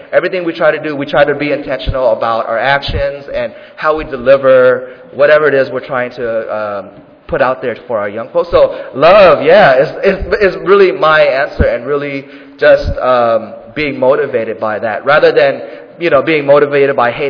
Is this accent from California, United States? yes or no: yes; Oakland, California, United States; also born or lived in Richmond, United States; Even though I grew up in Oakland, I grew up in Richmond